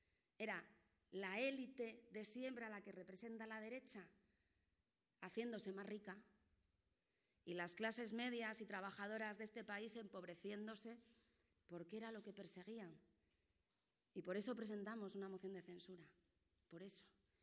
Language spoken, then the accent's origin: Spanish; Asturias, Spain; Yo es que, como sabéis, soy asturiana.